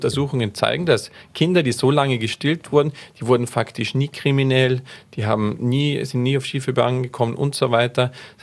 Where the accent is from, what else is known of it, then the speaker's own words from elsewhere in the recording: Austria; Es gibt zum Beispiel bei uns in Österreich, weiß ich, in Wien gibt es eine Milchbank.